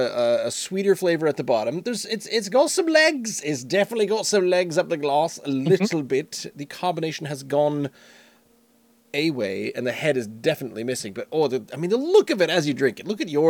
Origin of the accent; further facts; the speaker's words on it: Scotland, United Kingdom; I can't drink English-style bitters as a Scot, not with a straight face.